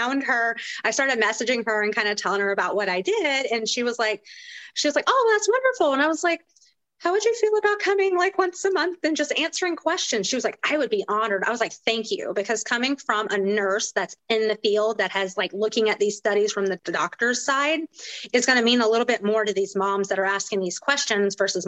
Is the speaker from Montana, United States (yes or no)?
no; South Carolina, United States; I did. Yeah, I'm from the East Coast.